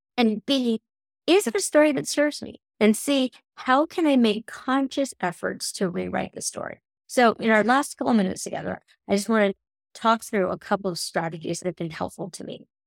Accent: San Francisco, California, United States; I remember specifically when I was 8 years old, I grew up in San Francisco.

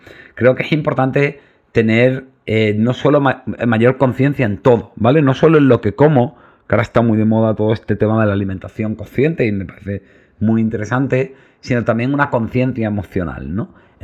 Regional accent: Granada, Andalusia, Spain; que soy muy de Granada

